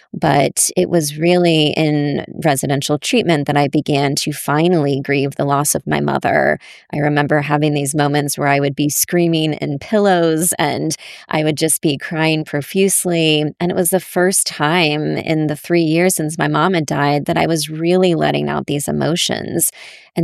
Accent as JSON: {"language": "English", "region": "Massachusetts", "country": "United States", "tie": "born or raised there", "said": "So I grew up in Massachusetts, and Boston Children's Hospital had and continues to have an eating disorder unit."}